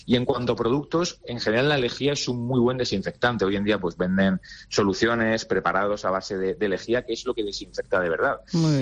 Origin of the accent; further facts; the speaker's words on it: Murcia, Region of Murcia, Spain; fue en Murcia, en mi tierra